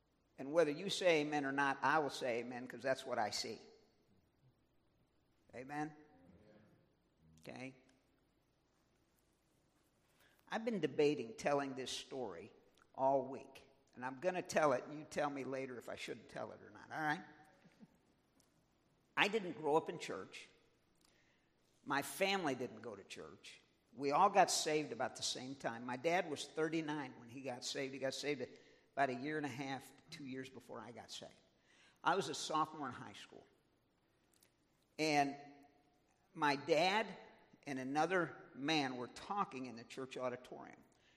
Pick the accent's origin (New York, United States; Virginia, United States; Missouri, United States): Missouri, United States; St. Louis; In the summer, I grew up in St. Louis in the county.